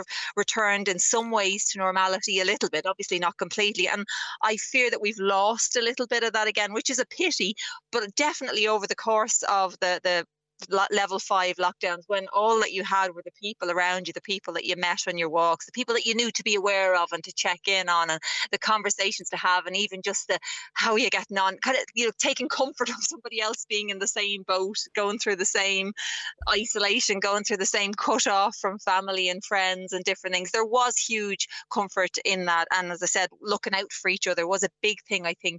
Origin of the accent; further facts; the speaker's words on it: Tallaght, Leinster, Ireland; I'm from Tallaght originally